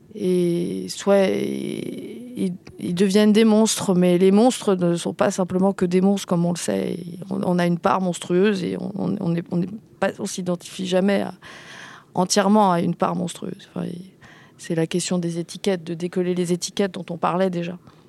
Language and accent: French; Paris, Île-de-France, France; je suis parisienne, j'habitais dans l'Est parisien